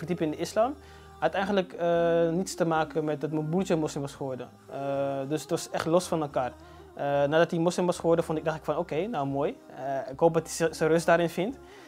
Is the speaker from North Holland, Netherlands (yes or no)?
yes; Amsterdam, North Holland, Netherlands; born there; now in Almere, Netherlands